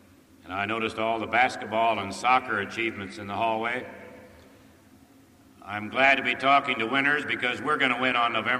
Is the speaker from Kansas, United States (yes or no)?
yes; Russell, Kansas, United States; I happened to live in Russell, Kansas, so we went back to my hometown